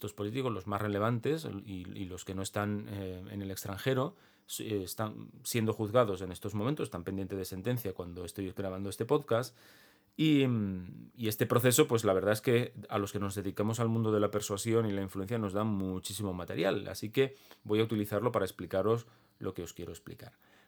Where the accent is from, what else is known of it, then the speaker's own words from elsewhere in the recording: Catalonia, Spain; sobre todo en mi caso, que además soy catalán